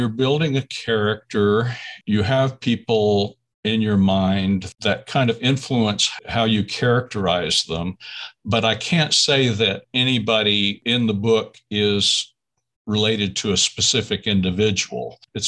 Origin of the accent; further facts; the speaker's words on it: Oklahoma City, Oklahoma, United States; I grew up in Oklahoma City. I kind of just learned about it by osmosis. Couldn't really help but know something about it living there.